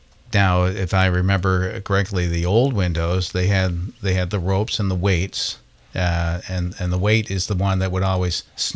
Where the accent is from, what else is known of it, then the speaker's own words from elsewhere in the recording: Concord, Massachusetts, United States; I grew up in Concord, Mass., and you had a prominent project in Concord, Mass.